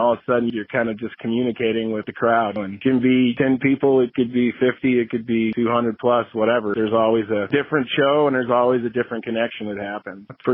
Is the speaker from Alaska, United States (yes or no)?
no; Colorado, United States; moved away as an adult; I grew up in Colorado and I've been gone since my early 20s. I just moved back to Colorado within the last year. So even though I grew up here, I'm kind of in new territory.